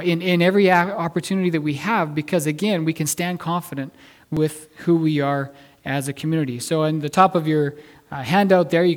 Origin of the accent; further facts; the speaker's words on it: Canada; me as a Canadian